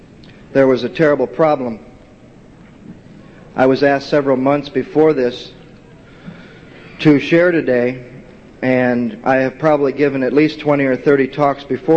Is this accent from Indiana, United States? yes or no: no; Santa Monica, California, United States; I'm from Santa Monica, California.